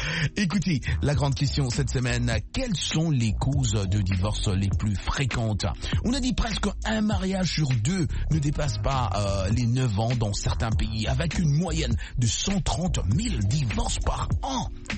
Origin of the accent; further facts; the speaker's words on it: New York City, New York, United States; j'ai grandi à Manhattan, mais c'est dans le New York City